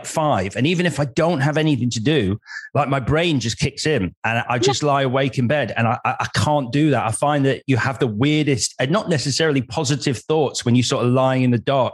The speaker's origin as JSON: {"language": "English", "town": "Leeds", "region": "Yorkshire and the Humber", "country": "United Kingdom", "said": "So I'm from Leeds originally."}